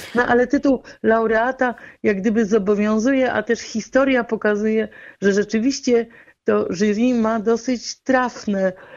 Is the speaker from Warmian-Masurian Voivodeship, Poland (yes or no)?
no; Warsaw, Masovian Voivodeship, Poland; ja akurat się wychowałam w tamtym miejscu w Warszawie, na Bielanach